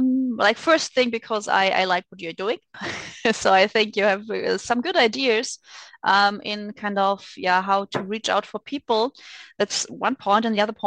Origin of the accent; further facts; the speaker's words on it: Germany; I'm from Germany. And right now we are living in the nice region of Southern Palatinate.